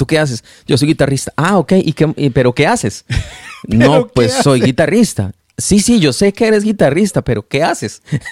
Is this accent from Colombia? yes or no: yes; Colombia; Mi familia es una familia de tradición católica. Somos colombianos, entonces todos los que saben en Colombia la religión por cultura es el catolicismo. Y yo crecí en un hogar católico.